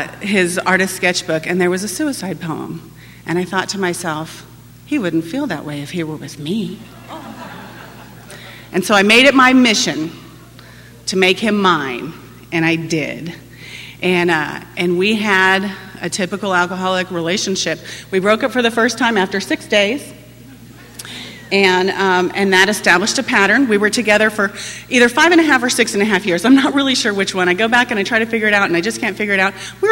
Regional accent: Texas, United States; born or raised there

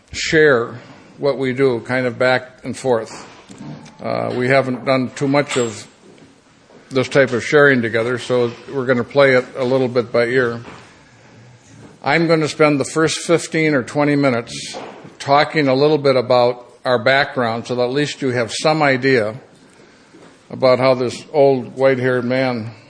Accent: Minnesota, United States; We come from Minnesota, which is, if this were the United States, it's in the middle of the United States in the northernmost part.

